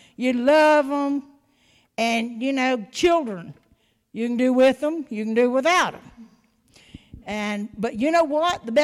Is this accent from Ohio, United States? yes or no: yes; Ohio, United States; I said, being born and raised in Ohio is not that bad. It could be worse.